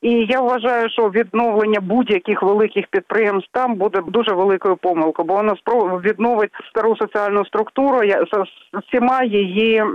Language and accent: Ukrainian; Kharkiv, Kharkiv Oblast, Ukraine; я сама з Харкова